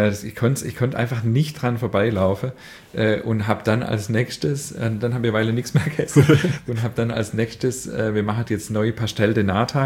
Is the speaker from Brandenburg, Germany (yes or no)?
no; Baden-Württemberg, Germany; accent: Swabian; Also ich habe halt einen schwäbischen Dialekt und du auch.